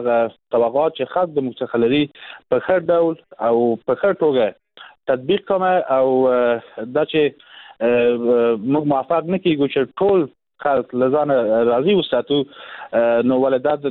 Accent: Herat, Afghanistan; من اتفاقا در ولایت هرات کلان شدم، بزرگ شدم در حوزه غرب افغانستان و در این حال سالها در حکومت افغانستان و در چوکات نظام جمهوری من کار کردم.

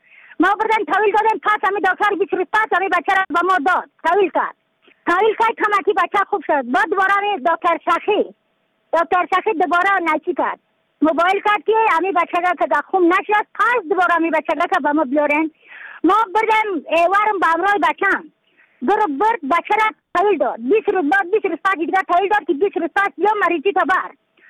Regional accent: Afghanistan; از بدخشان هستم، مرکز بدخشان

